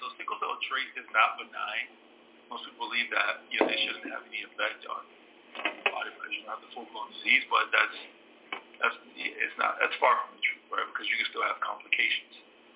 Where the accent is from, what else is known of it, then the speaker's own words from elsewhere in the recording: Jamaica; I'm Jamaican. It's from Jamaica. I have my Jamaican shirt on.